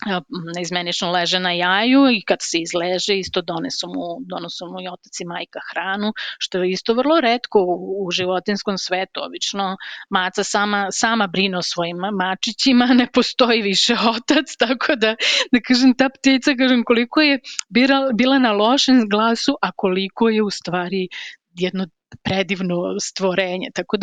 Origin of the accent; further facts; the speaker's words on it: Belgrade, Serbia; born there; ja rođena sam u Beogradu i meni je Beograd ostao u srcu i volim Kalemegdan, a opet provodila sam letnje i zimske raspuste u vikendici mojih roditelja na Zlataru